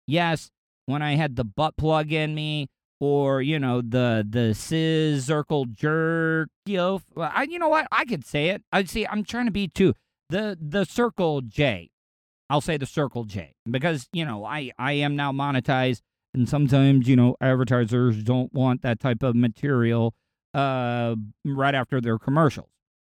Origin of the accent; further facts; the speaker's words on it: the South, United States; growing up in the South, living close to the most famous racetrack in the world